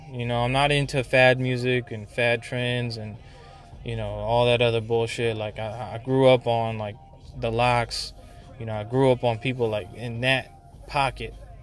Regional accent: Louisiana, United States; I took a road trip to New Orleans, which is my homage. That's my I'm from Louisiana.

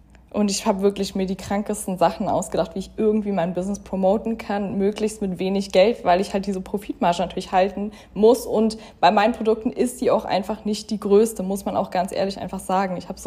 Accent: Berlin, Germany; die Leute um mich herum in Berlin, in meiner Heimat, haben das schon gesehen

